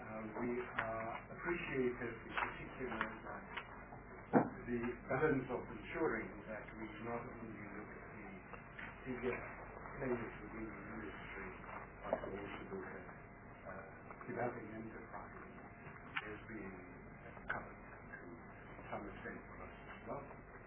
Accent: Gauteng, South Africa; I'm from Gauteng.

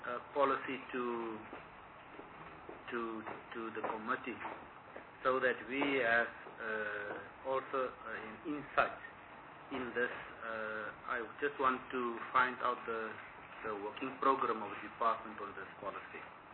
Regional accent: Western Cape, South Africa; especially in our rural areas, and also here in the Western Cape, because I'm from the Western Cape.

